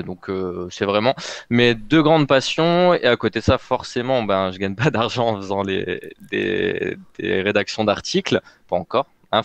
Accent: Hauts-de-France, France; je suis originaire du Nord, je fais un peu mon CV basiquement. Je suis originaire du Nord, j'habite à Lille.

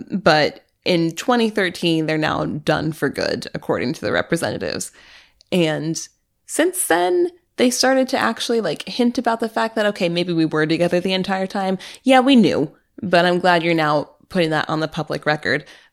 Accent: St. Louis, Missouri, United States; is a rapper from my hometown of St. Louis

